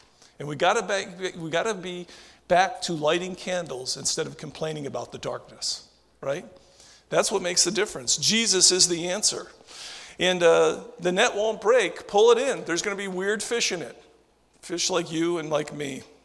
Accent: Pennsylvania, United States; Now, I'm from Pennsylvania, and of course it's fishing, similar to fishing around here.

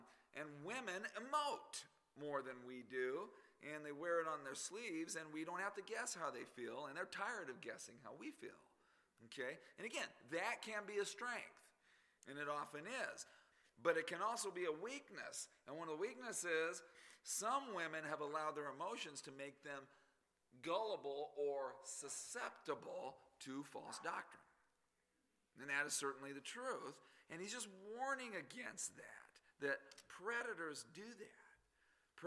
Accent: Las Vegas, Nevada, United States; born there; I was born in Sunrise Hospital. Sunrise Hospital is in Clark County, Nevada. That's Las Vegas. Okay. 1969.

